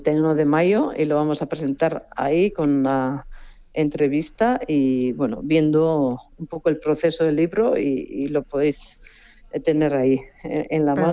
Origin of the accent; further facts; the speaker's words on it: Asteasu, Basque Country, Spain; lo vamos a presentar a las 7 en mi pueblo, que es Asteasu, un pueblo pequeño